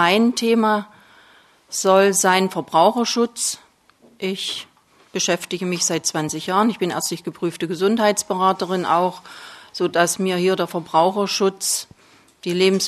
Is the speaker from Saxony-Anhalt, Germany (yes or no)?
yes; Eisleben, Saxony-Anhalt, Germany; born there; Ich bin ebenfalls in Eisleben geboren. Mein Arbeitsbereich ist auch in Eisleben. Ich bin verheiratet, habe drei erwachsene Kinder, bin 61 Jahre alt